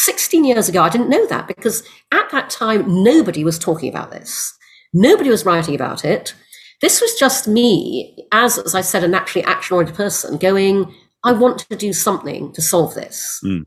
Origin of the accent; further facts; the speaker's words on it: Brunei; also born or lived in United Kingdom; I was born in the UK. I'm half English, half Chinese. My father was English. My mother's Malaysian Chinese. We moved to Brunei when I was six because my father got a job there. I grew up in Brunei